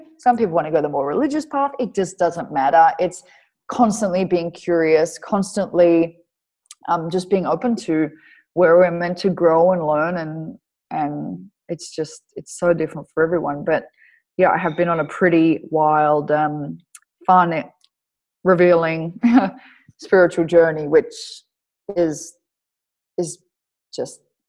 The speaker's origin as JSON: {"language": "English", "country": "Australia", "lives_now": "Arizona, United States", "said": "I'm Australian. Like I'm full on Australian. I live there. Like I'm 29 now. I live there like 27 of my years."}